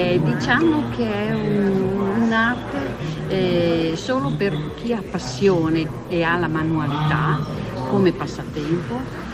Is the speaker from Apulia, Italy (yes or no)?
no; Cantù, Lombardy, Italy